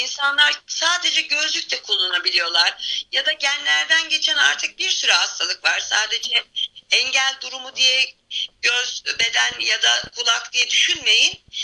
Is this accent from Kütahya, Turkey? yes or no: yes; Kütahya, Turkey; Ben 13 Nisan 1971 doğumluyum. Kütahyalıyım aslen.